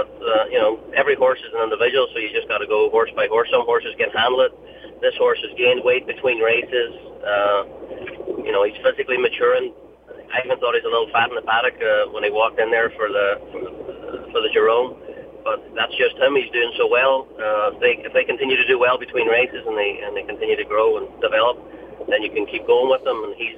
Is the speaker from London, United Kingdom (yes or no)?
no; Northern Ireland, United Kingdom; Yeah, obviously the Epsom Derby in England would have been the big race for us over there growing up, but we would always watch the Kentucky Derby for sure.